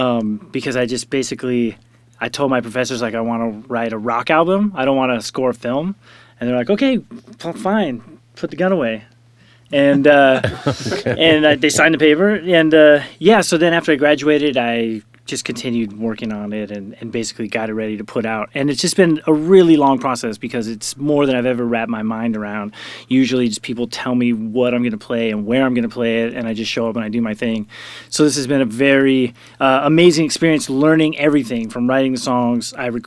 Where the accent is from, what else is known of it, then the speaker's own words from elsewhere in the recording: San Jose, California, United States; I'm from San Jose originally.